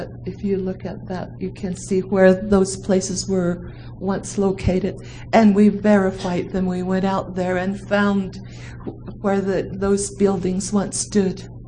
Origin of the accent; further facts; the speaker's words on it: Chilchinbeto, Arizona, United States; And then I come from Chilchinbeto. I wish I had one of those laser pointers, but it's close to where that arrow is pointing, and Loop is down below. We as Navajo people call ourselves Diné, the people.